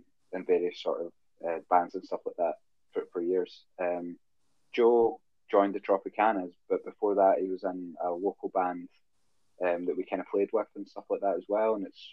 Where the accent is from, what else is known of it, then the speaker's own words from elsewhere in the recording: Scotland, United Kingdom; But also just the fact that we're all from Scotland. It's like the least summery place that you can think of.